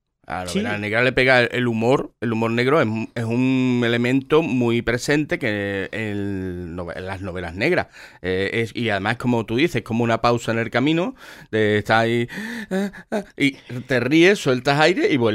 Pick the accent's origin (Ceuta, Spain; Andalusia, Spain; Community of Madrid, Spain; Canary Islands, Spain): Andalusia, Spain; Cádiz; now in El Puerto de Santa María, Spain; yo soy de Cádiz, en que llevo mucho tiempo viviendo en el puerto, el puerto ese también gaditano